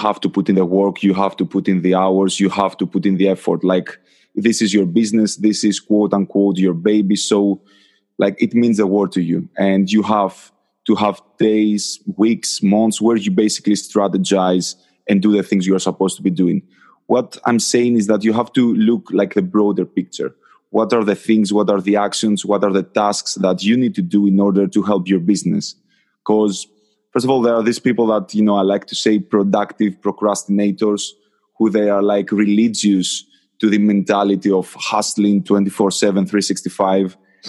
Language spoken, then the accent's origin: English; Athens, Attica, Greece; now in Manchester, United Kingdom; Originally, I'm from Athens, Greece, but right now I live in Manchester, UK.